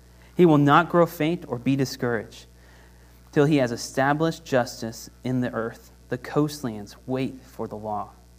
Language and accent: English; Oklahoma, United States; Okay, sorry, I'm from Oklahoma. I don't know how to say that word right now.